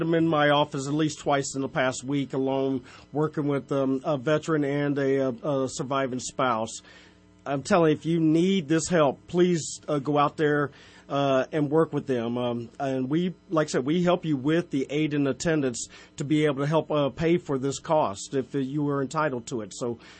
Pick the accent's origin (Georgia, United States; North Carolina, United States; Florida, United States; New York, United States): North Carolina, United States; North Kakalaki.